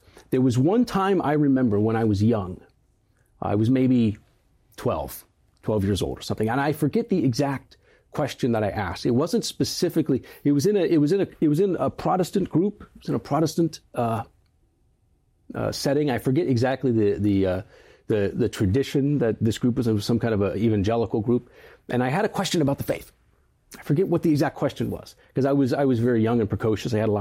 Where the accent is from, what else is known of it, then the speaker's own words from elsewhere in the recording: Centerville, Ohio, United States; I grew up in Ohio, in Dayton, Ohio, a city south of Dayton, Ohio, in Centerville, Ohio. And when I grew up there in Centerville, Ohio, I developed a love for music, the performing arts.